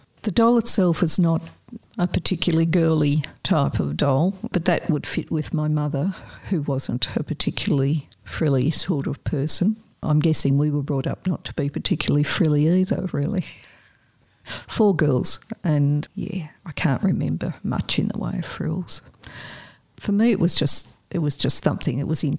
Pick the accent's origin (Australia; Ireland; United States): Australia; Coburg, Victoria; I grew up in Coburg and near the Merry Creek, and we lived in a short street that wasn't a through road, so being a post-war child